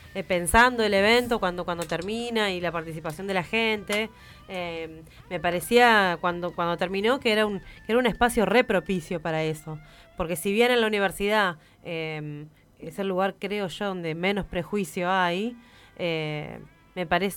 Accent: Chajarí, Entre Ríos, Argentina; Bueno, yo soy de Entre Ríos y en nuestra ciudad, en Chajarí

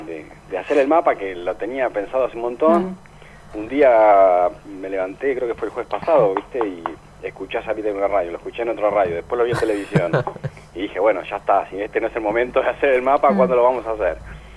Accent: La Plata, Buenos Aires Province, Argentina; Arrancó en La Plata, porque yo soy de La Plata y los amigos que primero me pudieron aportar datos son de acá

